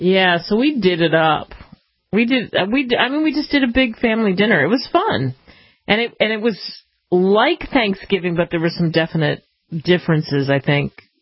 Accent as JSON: {"language": "English", "town": "Philadelphia", "region": "Pennsylvania", "country": "United States", "lives_now": "Texas, United States", "said": "when we got our house in Texas, I say this all the time, I'm from Philadelphia. But I've moved all over and lived in this great country all over the place."}